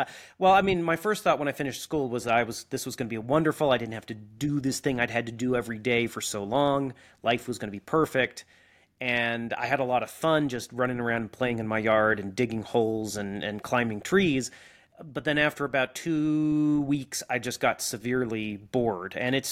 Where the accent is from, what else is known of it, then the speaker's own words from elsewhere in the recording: Montana, United States; So I grew up in Montana. I am in Montana right now.